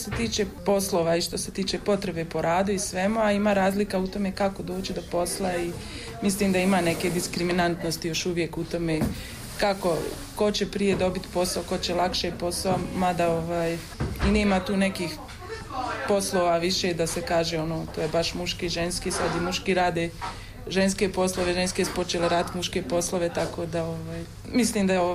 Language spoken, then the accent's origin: Croatian; Slovenia; Pa ja sam rasla u Sloveniji.